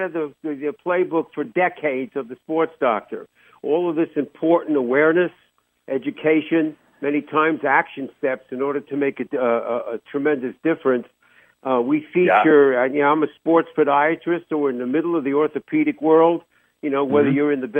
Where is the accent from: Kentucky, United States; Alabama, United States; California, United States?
Kentucky, United States; Louisville; also born or lived in New York; Yeah, so I'm a New Yorker, but I'm from Louisville.